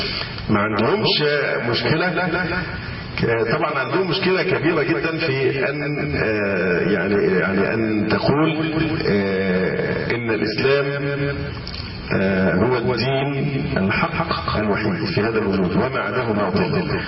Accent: Egypt; القضية والخلاف الذي تدور رحاه الان سواء عندنا في مصر او في غيرها

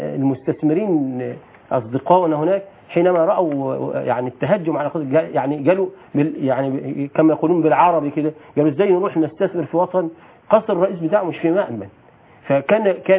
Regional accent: Egypt; احنا كشعب مصري وكشعب افريقي وشرق اوسطي ومرجعيه اسلاميه

